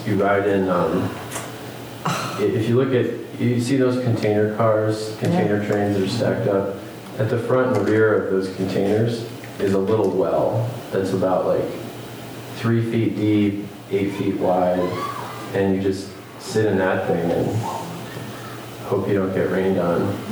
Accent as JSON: {"language": "English", "region": "Minnesota", "country": "United States", "tie": "born or raised there", "said": "I grew up in Minnesota, and we had one of those big, like, wood paneled vans."}